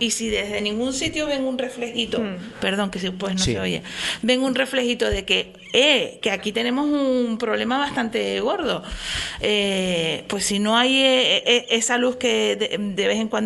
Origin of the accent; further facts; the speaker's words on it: Canary Islands, Spain; Es que somos canarios, somos población canaria.